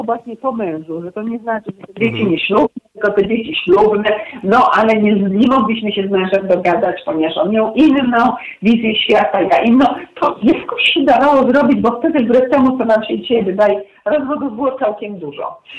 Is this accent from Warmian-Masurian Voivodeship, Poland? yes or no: no; Poznań, Greater Poland Voivodeship, Poland; jako poznanianka rodowita